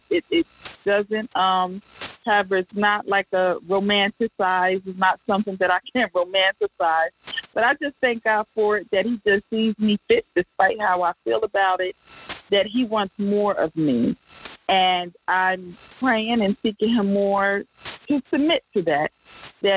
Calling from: Newark, New Jersey, United States; I'm calling in from Newark, New Jersey.

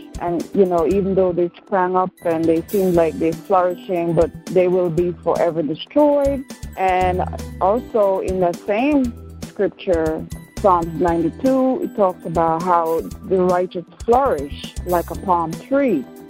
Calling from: Jersey City, New Jersey, United States; I'm calling from Jersey City.

